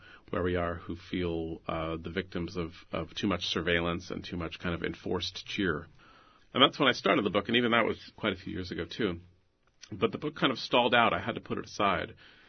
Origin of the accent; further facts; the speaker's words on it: San Francisco, California, United States; I grew up in San Francisco, so I noticed Treasure Island probably the first time I could read.